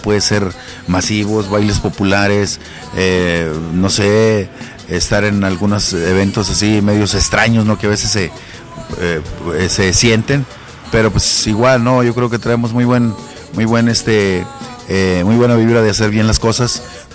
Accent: Monterrey, Nuevo León, Mexico; yo allá en Monterrey, mi tierra, empecé con este género, pues como te digo, ya hace más de 25 años

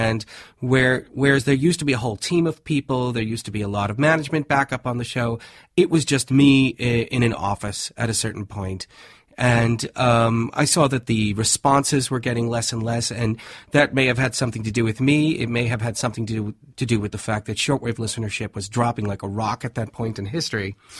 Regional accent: Brooklyn, New York, United States; now in Netherlands; I'm originally from Brooklyn. And the reason why I came to the Netherlands in the first place was I had a Dutch girlfriend. And we had been living for a year in North Carolina.

